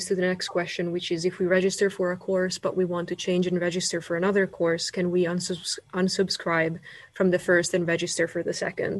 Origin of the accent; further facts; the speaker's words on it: United States; And then, since I'm from America, do I need to get a coronavirus test before I come to Finland?